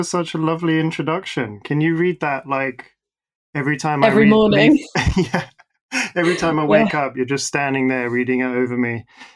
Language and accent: English; Netherlands; first language Dutch; English is a second language; moved away; I considered Dutch my first language because I was two when I moved there and went to Dutch school and had Dutch friends.